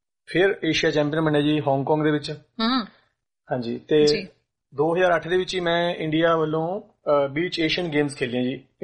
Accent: Fatehgarh Sahib, Punjab, India; ਮੈਂ ਪੰਜਾਬ ਤੋਂ ਫਤਿਹਗੜ੍ਹ ਸਾਹਿਬ ਤੋਂ ਜੀ

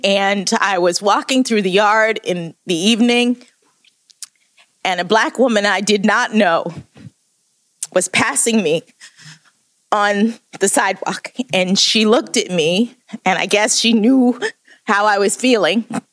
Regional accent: Miami, Florida, United States; I'm from Miami, Florida.

